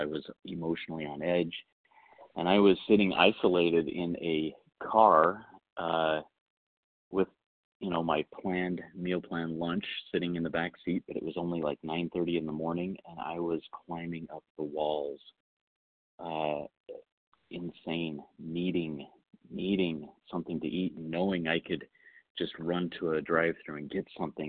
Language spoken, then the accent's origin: English; Washington, United States; from Washington.